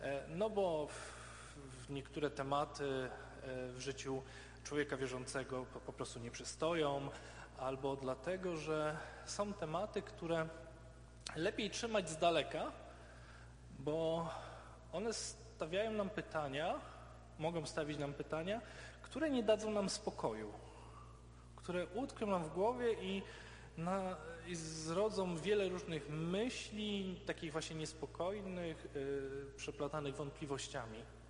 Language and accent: Polish; Dzięgielów, Silesian Voivodeship, Poland; jestem sąsiadem z Dzięgielowa i to z mojej rodzinnej miejscowości